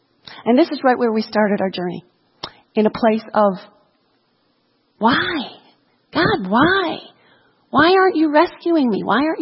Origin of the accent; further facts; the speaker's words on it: Illinois, United States; my husband and I grew up in the Chicago area. And we felt like we were called to go to California.